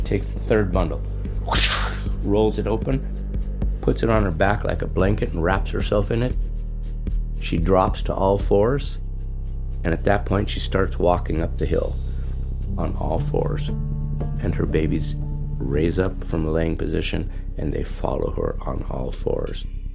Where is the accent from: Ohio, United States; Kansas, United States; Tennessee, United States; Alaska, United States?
Alaska, United States; born there; In fact, I was born in Southeast Alaska.